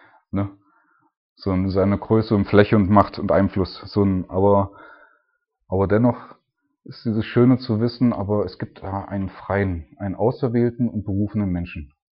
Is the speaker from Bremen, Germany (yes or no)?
no; Leipzig, Saxony, Germany; ich komme aus Leipzig